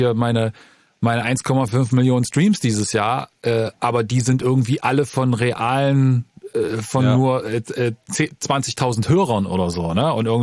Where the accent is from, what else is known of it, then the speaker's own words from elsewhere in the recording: East Germany, Germany; Ich komme aus dem Osten.